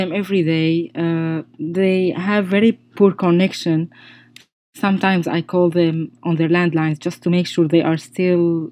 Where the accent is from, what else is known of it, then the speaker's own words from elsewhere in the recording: Syria; now in United States; I'm a violinist from Syria.